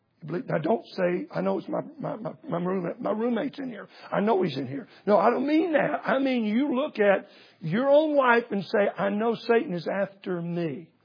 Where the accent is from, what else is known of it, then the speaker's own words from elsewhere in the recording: Texas, United States; I'm from Texas. I don't need snails.